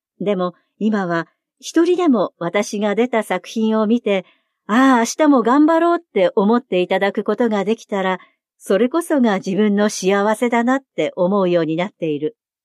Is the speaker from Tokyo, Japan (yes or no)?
yes; Taito, Tokyo, Japan; 私はこの台東区で生まれ育ち、台東区の情緒や台東区の文化、そして歴史に触れ、今の人間形成ができていると思っています。